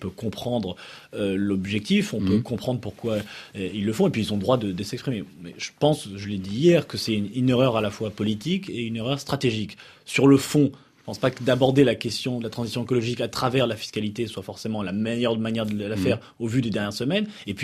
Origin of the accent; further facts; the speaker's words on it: Brittany, France; vu que je suis breton